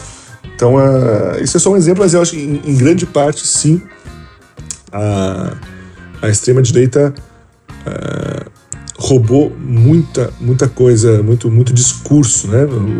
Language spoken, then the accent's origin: Portuguese; Pelotas, Rio Grande do Sul, Brazil; encontrou esse jornal lá da minha cidade, jornal de Pelotas, inclusive